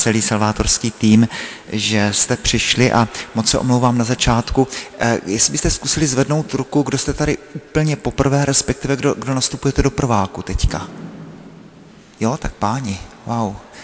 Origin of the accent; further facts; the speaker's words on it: South Moravian Region, Czechia; já pocházím z Jižní Moravy, tak to, že jo, je úplně jinak dané.